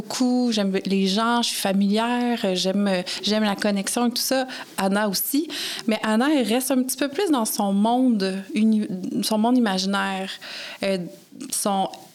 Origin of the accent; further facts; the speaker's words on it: Sherbrooke, Quebec, Canada; Quand j'étais à Sherbrooke aussi, moi, je viens de Sherbrooke.